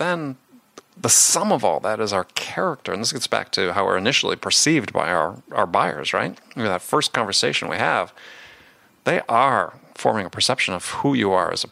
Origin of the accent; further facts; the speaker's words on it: Wisconsin, United States; I grew up in Wisconsin at that time.